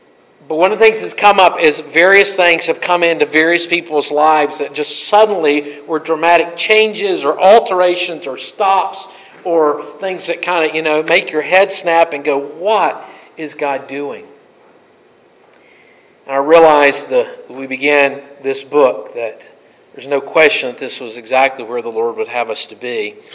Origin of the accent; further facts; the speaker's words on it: Ellenboro, North Carolina, United States; I grew up in Ellenboro, and I can assure you, Chimney Rock is not there.